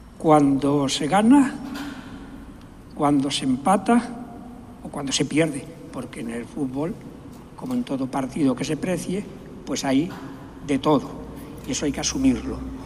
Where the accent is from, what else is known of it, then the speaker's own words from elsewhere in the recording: Almería, Andalusia, Spain; yo que soy almeriense también.